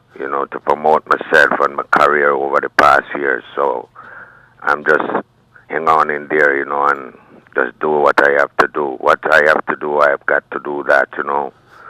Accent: Kingston, Jamaica; I was born in St. Anne's, Kingston, Jamaica, you know. So I go to school at the halfway tree school in Kingston at the age of 6. And I'm still living there, you know, at the same yard, everything.

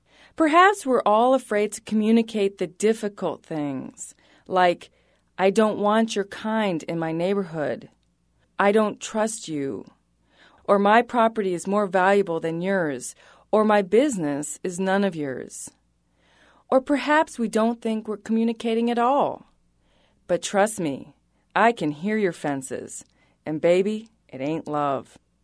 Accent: Pennsylvania, United States; Maybe it's kids like me growing up in Pennsylvania.

